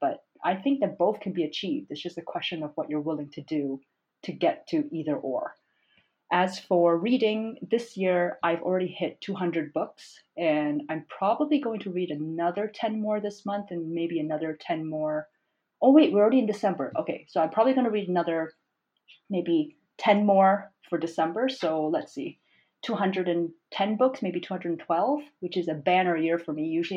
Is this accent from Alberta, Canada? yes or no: no; Toronto, Ontario, Canada; also born or lived in Montreal; Yes, so I'm from Montreal, but I grew up in Toronto.